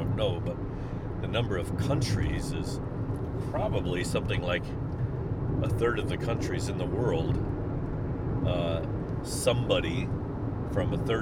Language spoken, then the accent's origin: English; St. Louis, Missouri, United States; It was recommended by my friend Charles Burks, who is from my hometown, from the St. Louis area.